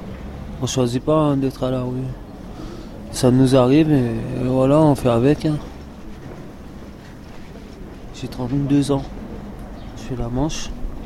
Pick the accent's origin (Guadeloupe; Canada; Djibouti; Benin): Guadeloupe; now in France; Je suis français, mais je suis pas originaire de la France, je suis guadeloupéen. Là, j'ai des problèmes avec mes papiers, donc. Quand on a grandi dans les îles et qu'on atterrit en France, c'est un peu compliqué hein, à s'adapter.